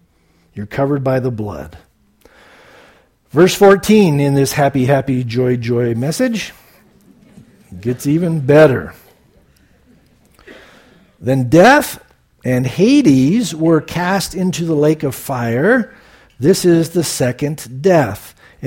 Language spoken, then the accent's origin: English; San Diego, California, United States; You know, growing up in San Diego, you'd read that after you got saved.